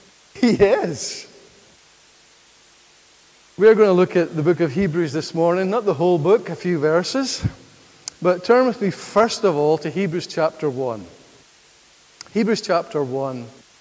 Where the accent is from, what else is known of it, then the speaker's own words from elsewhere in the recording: Aberdeen, Scotland, United Kingdom; moved away; I come from Aberdeen in the glorious promised land of Scotland. And we've been in Northern Ireland now for 11 years.